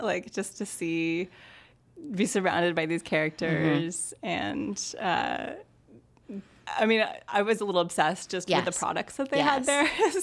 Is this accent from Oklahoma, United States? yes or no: yes; Oklahoma, United States; Originally, my interest in Japan started when my family, I grew up in Oklahoma, my family had an exchange student come live with us from Japan.